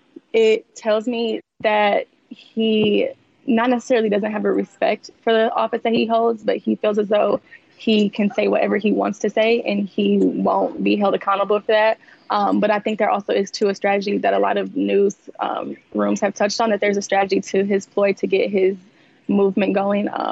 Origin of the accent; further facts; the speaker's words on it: Saginaw, Michigan, United States; I'm from Saginaw, Michigan, originally